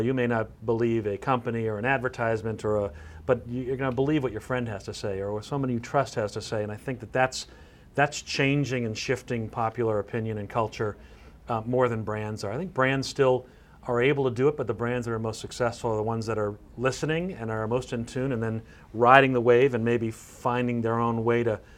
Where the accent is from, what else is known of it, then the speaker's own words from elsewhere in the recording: Boston, Massachusetts, United States; Well, I'm a Boston guy originally.